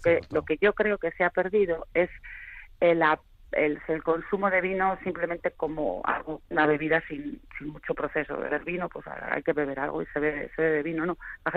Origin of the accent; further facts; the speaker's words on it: Miranda de Ebro, Castile and León, Spain; yo que soy de Miranda, fíjate, estamos al lado de La Rioja, estamos muy cerca de Ribera, aquí el vino es barato.